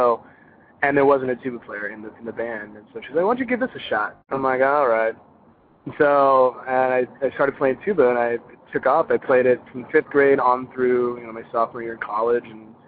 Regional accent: Iowa, United States; I grew up in Iowa. I grew up in Northeast Iowa. So next time I visit home, I'll make a trip to your talk show.

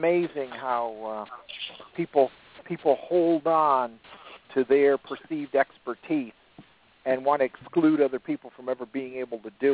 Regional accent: Connecticut, United States; And I walked it all as a kid, too, 308 miles of roads in my hometown. And I knew all those roads, and I knew half the state of Connecticut.

